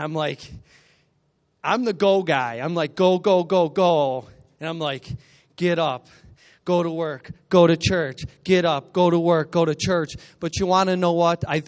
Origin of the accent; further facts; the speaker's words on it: Attica, New York, United States; I was born and raised in Attica, New York. And I'm just a farm boy.